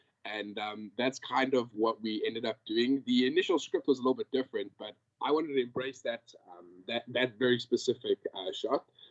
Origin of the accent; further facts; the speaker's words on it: Johannesburg, Gauteng, South Africa; now in Los Angeles, United States; I am originally from Johannesburg, South Africa. I am a producer and filmmaker that is based out here in Los Angeles.